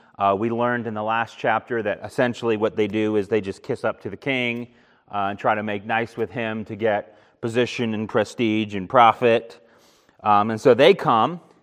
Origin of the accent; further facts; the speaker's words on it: Japan; I grew up in Japan, y'all know that, and I went to public school in Japan for 3 years, kindergarten, first and second grade.